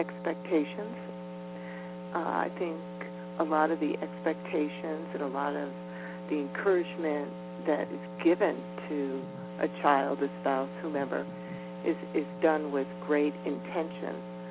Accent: Yonkers, New York, United States; now in Vermont, United States; Originally, no. Originally, I'm from Yonkers, New York.

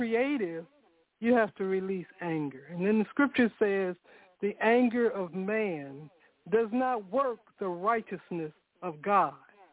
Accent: Chicago, Illinois, United States; also born or lived in Tennessee, United States; I began farming in 1966-67 in Tennessee. A group of us from the city, I was born and raised in Chicago, but a group of us from the city

